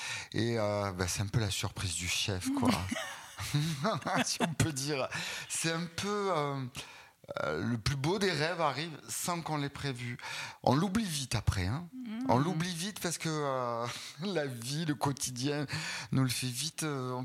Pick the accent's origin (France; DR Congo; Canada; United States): France; Provence-Alpes-Côte d'Azur; pour la faire courte, je viens de Camargue.